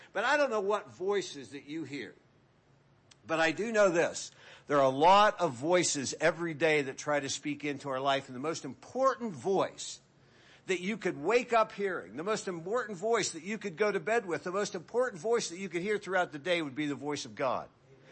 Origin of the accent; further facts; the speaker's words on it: Pennsylvania, United States; growing up in Western Pennsylvania, my grandmother had a saying